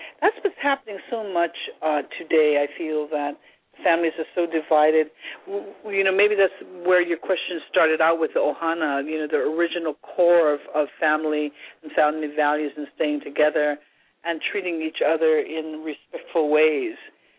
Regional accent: Hawaii, United States; So let's find the love if that's the core of who we are, especially as Hawaiian people.

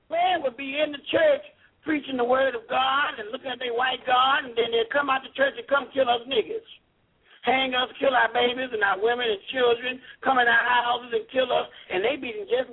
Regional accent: Woodlawn, United States; I was born and raised in Woodlawn.

